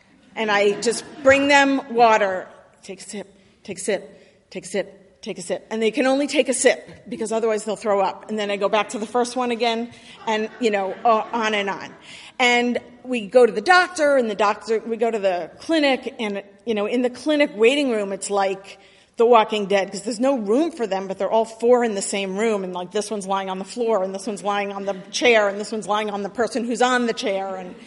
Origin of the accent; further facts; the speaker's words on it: New York, United States; cousin that lives in Israel that I grew up with in New York, and we're very close